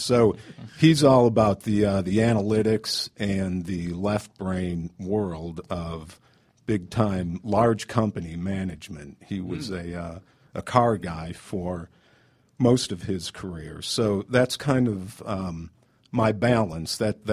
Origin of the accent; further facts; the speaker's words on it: Cleveland, Ohio, United States; also born or lived in Detroit; now in Atlanta, United States; I grew up in Cleveland, was born in Detroit, Michigan